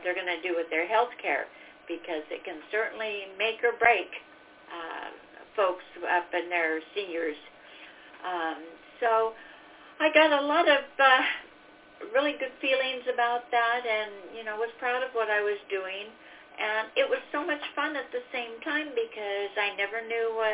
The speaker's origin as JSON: {"language": "English", "region": "Pacific Northwest", "country": "United States", "tie": "born or raised there", "said": "A little bit about my background as I grew up up in the Pacific Northwest and started my working career up there."}